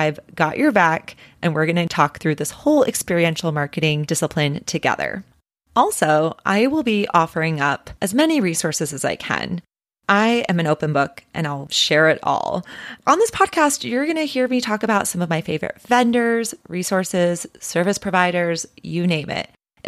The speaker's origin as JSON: {"language": "English", "town": "Seattle", "region": "Washington", "country": "United States", "tie": "born or raised there", "moved": "as an adult", "said": "I had moved from my hometown of Seattle all the way to the suburbs of Connecticut and frankly had no idea what to expect."}